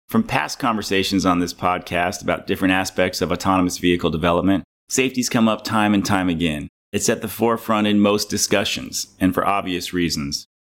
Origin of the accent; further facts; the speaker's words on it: Portland, Oregon, United States; moved away as an adult; now in Fujisawa, Japan; There's biodiesel and electric buses in my hometown of Portland, Oregon. And I've been living in Fujisawa, Japan for a year